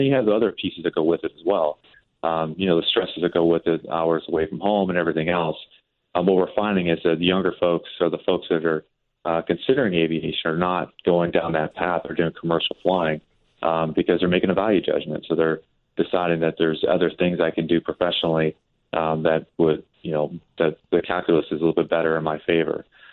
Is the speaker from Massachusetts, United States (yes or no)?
no; Montana, United States; given the fact that, you know, I grew up in Montana, a small, and, you know, Billings was my airline or my the place I wanted to fly out of.